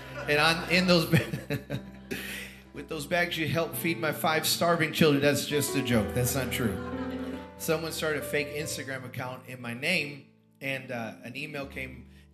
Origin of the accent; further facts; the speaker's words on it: Johnson City, Tennessee, United States; you can see that I'm from East Tennessee and my loafers with no socks, right? Amen. This is how we dress over in Johnson City.